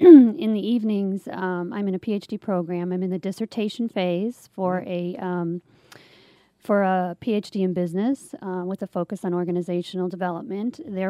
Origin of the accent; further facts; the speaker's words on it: Buffalo, New York, United States; moved away as an adult; now in Atlanta, United States; I grew up in Buffalo, New York, and grew up in healthcare, worked in the Children's Hospital Emergency Department, moved here to Atlanta